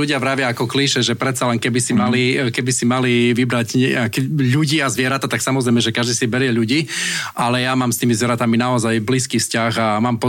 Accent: Bardejov, Prešov Region, Slovakia; lebo my sme až z Bardejova

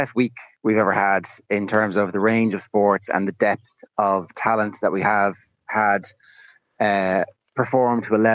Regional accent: Ireland; when you think about it, we as an Irish sports audience relaxing into winning a gold medal at the Olympic Games, it is kind of ridiculous.

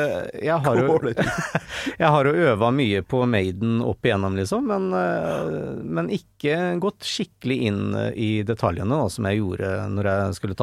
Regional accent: Trosvik, Østfold, Norway; de fra Trossvik der jeg bodde, de likte

